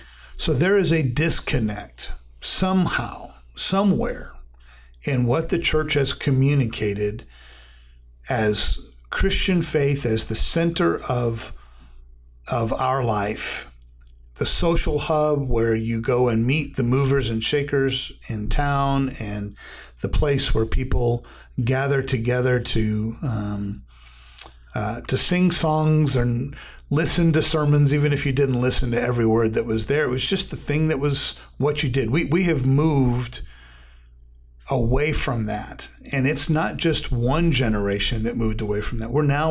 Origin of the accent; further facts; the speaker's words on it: Chicago, Illinois, United States; The church that I grew up in was in Chicago.